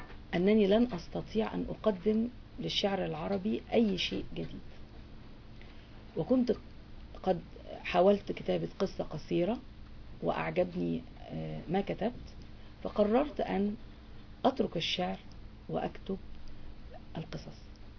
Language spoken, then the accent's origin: Arabic; Cairo, Cairo Governorate, Egypt; born there; أنا من مواليد القاهرة في 1954،